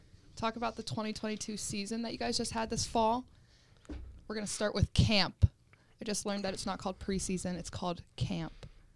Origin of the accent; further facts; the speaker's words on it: Selinsgrove, Pennsylvania, United States; I'm a senior. And I'm from Selins Grove.